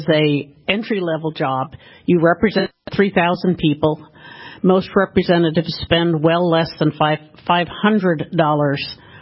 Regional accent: Connecticut, United States; also born or lived in Boston / Silicon Valley / Washington State; The West Coast. I grew up in Connecticut. My husband, he finished growing up in California. We met in Boston in college and then worked in Silicon Valley and semi-retired to Washington State.

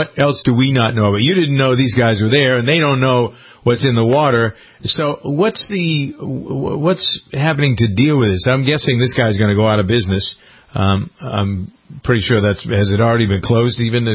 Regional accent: Framingham, Massachusetts, United States; when I say I'm from Framingham, they always know where I'm from. They always know where Framingham is.

